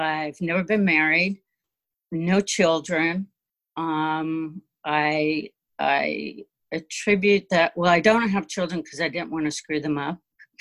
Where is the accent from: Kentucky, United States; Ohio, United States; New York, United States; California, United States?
California, United States; moved away as an adult; So I grew up in California, and the cult was in Santa Monica, California.